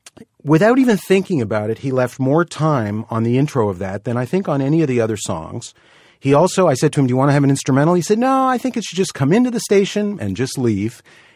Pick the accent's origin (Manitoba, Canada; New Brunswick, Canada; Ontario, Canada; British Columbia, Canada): Ontario, Canada; Toronto; Yeah, growing up in Toronto in the 60s, we all got into music.